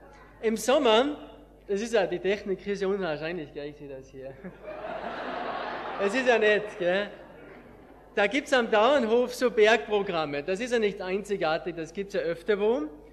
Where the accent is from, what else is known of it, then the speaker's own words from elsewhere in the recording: Schladming, Styria, Austria; ich komme aus Österreich, von Schladming, vielleicht Salzburg wisst ihr, und Schladming